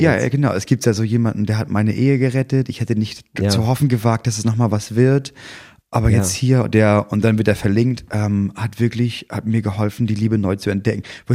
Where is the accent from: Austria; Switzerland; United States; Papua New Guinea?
United States; New York; now in Berlin, Germany; Ich komm aus New York, aber ich muss ja dann, also ich bin jetzt in Berlin, ich komme aus New York